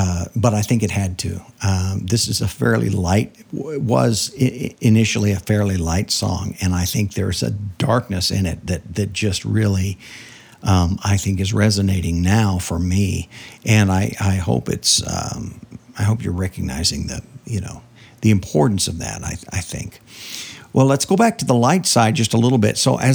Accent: United States; I'm an American through and through. I'm proud to be an American.

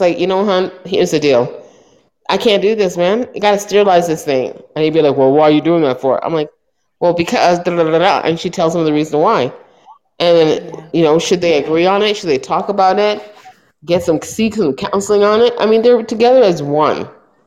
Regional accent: Toronto, Ontario, Canada; I'm from Toronto, Ontario.

